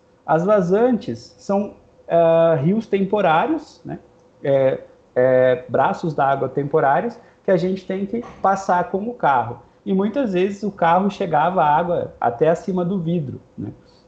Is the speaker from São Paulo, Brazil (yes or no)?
yes; São Paulo, Brazil; nós somos do interior de São Paulo